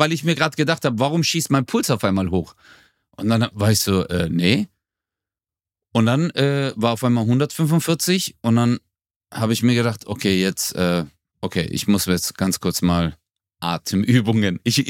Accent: Gelsenkirchen, North Rhine-Westphalia, Germany; Und ich bin ja in Gelsenkirchen aufgewachsen.

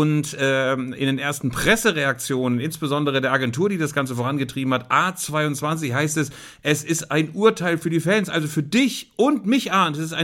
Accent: Lower Saxony, Germany; in den Salinen von Bad Rotenfelde in der Nähe meiner Heimat

